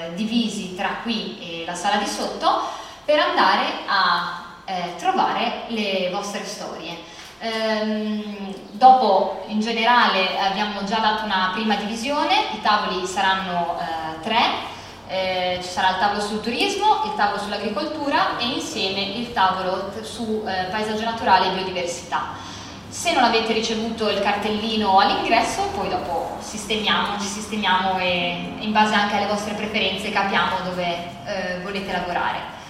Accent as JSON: {"language": "Italian", "town": "Rimini", "region": "Emilia-Romagna", "country": "Italy", "said": "che io personalmente non conosco benissimo perché sono di Rimini"}